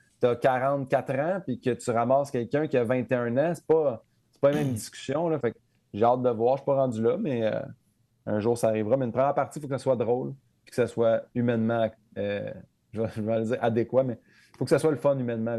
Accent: Saint-Hyacinthe, Quebec, Canada; je viens de Saint-Hyacinthe.

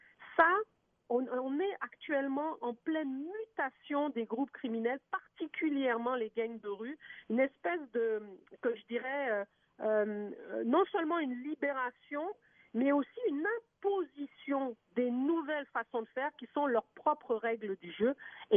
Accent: Quebec, Canada; Chez nous, au Québec, OK?

